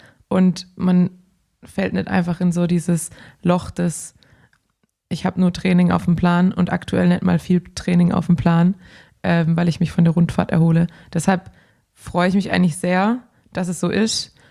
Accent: Hanover, Lower Saxony, Germany

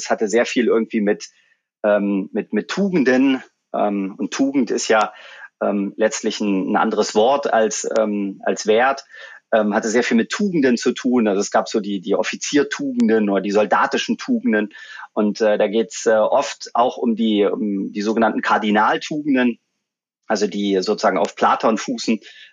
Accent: Magdeburg, Saxony-Anhalt, Germany; Ich bin ja in Magdeburg aufgewachsen. Ich war 11, als die Wende war.

